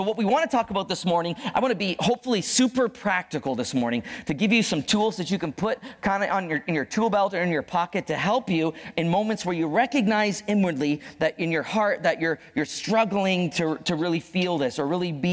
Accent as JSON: {"language": "English", "town": "Brantford", "region": "Ontario", "country": "Canada", "tie": "born or raised there", "said": "I'm Canadian. I grew up in Ontario, in Brantford, Ontario"}